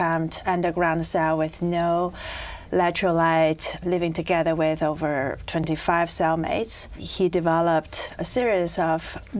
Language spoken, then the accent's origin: English; Beijing, China; moved away as an adult; now in Princeton, United States; I grew up in Beijing, China, and educated in China as well. And I moved here in 2014